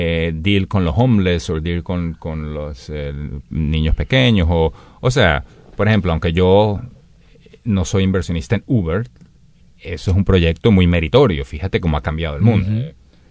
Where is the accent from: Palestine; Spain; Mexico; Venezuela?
Venezuela; yo soy de Venezuela, pero estudié en Boston, después estudié acá.